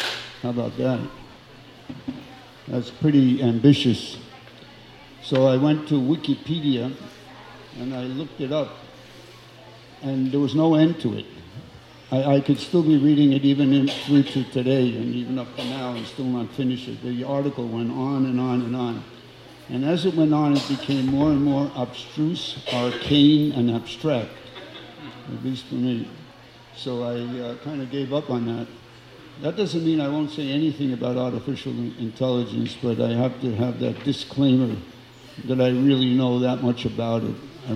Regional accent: New York, United States; I'm from New York, and my style is to also quote a shloka and tell a joke

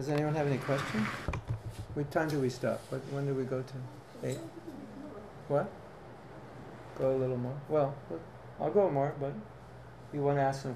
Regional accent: United States; I grew up in America just at the time when there was still apartheid in America in some places.

